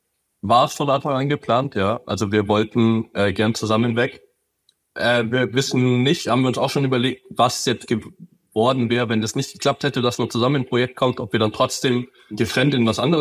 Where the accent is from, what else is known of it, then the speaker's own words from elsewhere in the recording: Grafing, Bavaria, Germany; now in Buenos Aires, Argentina; ich bin ein Kumpel vom Julian, wir kommen aus Grafingen, aus der Nähe von München.